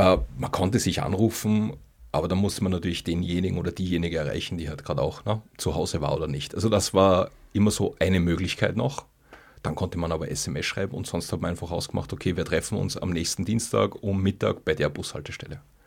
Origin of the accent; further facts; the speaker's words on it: Salzburg, Austria; ich komme weg aus Salzburg